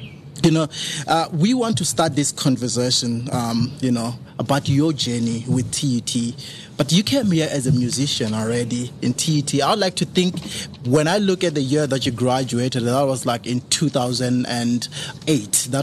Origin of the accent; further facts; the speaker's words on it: Malamulele, Limpopo, South Africa; And I can also say I was born near the Kruger National Park as well, because I'm from Malamlele.